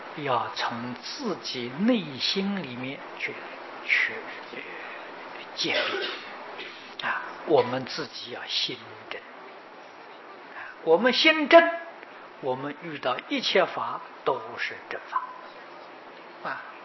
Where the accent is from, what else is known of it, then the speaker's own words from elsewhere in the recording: China; 我们中国人都想求福嘛